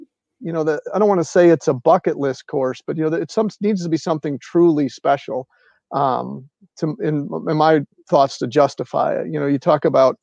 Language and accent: English; Midwest, United States; growing up in the Midwest and, you know, mostly tree line